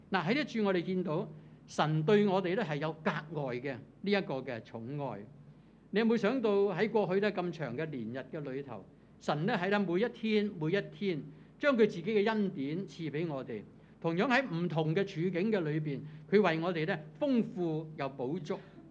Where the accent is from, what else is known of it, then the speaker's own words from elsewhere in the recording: Taishan, Guangdong, China; 咁我係台山人嚟